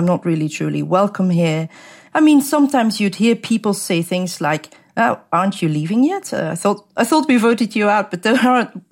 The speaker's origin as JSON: {"language": "English", "country": "Belgium", "tie": "born or raised there", "moved": "yes", "lives_now": "United Kingdom", "said": "Originally, I'm from Belgium. I grew up in Belgium. I moved to the UK first in 2011."}